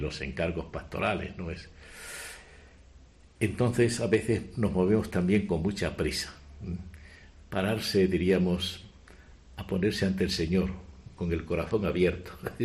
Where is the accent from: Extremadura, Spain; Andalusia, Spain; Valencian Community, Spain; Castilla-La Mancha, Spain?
Extremadura, Spain; Malpartida de Plasencia; y coadjutor segundo de Malpartida, de mi pueblo, ¿no?